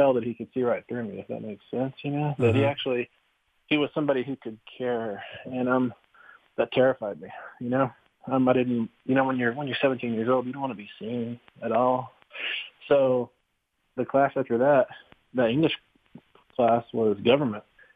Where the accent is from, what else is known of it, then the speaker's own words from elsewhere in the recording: Texas, United States; growing up in West Texas, I was the only Blackfeet, aside from my dad and my uncle and my cousins, it felt like hundreds of miles around